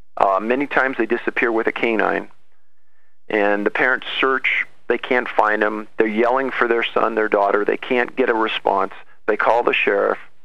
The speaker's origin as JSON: {"language": "English", "region": "Colorado", "country": "United States", "tie": "born or raised there", "said": "Well, I appreciate that, and that is my home state, so I have a deep interest in it."}